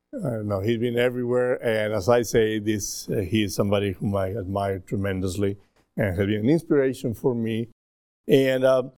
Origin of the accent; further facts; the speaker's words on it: Peru; born there; English is a second language; I was born in Peru in South America, and I got saved when I was in high school.